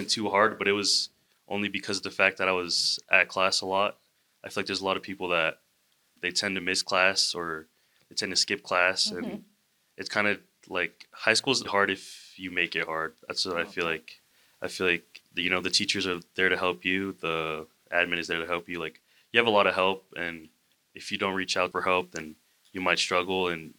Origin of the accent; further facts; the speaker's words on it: Provo, Utah, United States; one of the big reasons I came to TimFew from Provo was because of the fact that I knew a lot of people here.